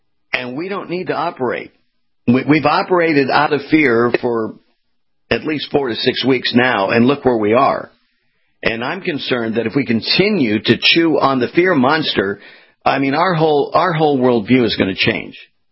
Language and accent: English; California, United States; as I said to you, I'm from California, and, you know, we get earthquakes.